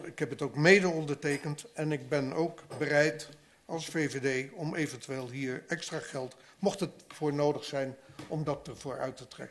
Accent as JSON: {"language": "Dutch", "town": "Rotterdam", "region": "South Holland", "country": "Netherlands", "also_born_or_lived": "Venlo", "lives_now": "Asten, Netherlands", "said": "Ik kom zelf uit Rotterdam, heb jaren in Venlo gewoond en verbaast mij nog steeds, ondanks dat ik al meer dan 13, 14, 15 jaar in Asten woon"}